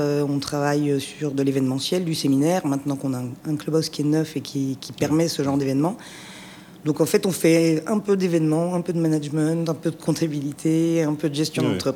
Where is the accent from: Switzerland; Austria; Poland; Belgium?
Belgium; moved away as an adult; now in France; Voilà, donc j'ai quitté la Belgique à 20 ans pour m'installer en France